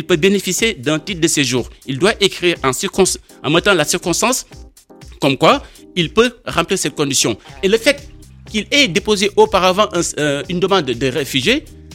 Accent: Senegal; Déjà, je pense qu'en tant que Sénégalais, il y a deux catégories.

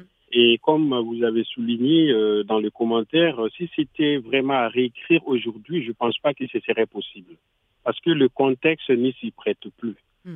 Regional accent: Burkina Faso; je suis du Burkina Faso

